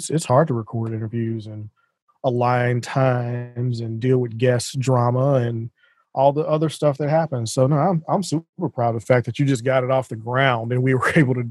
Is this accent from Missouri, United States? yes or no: yes; St. Louis, Missouri, United States; Yes, you did. In my hometown.